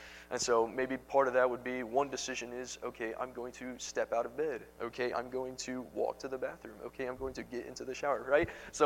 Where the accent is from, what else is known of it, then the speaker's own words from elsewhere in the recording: Houston, Texas, United States; I'm from the Houston, Texas area